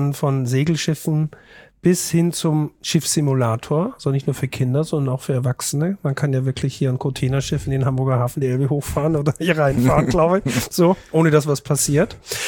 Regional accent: Austria; zwar als Österreicher

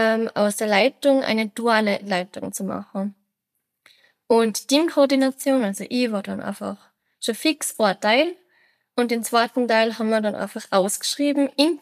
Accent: Hopfgarten, Tyrol, Austria; Ja, und dann bin ich aus Hopfgarten und das Wohnhaus ist ja auch in Hopfgarten

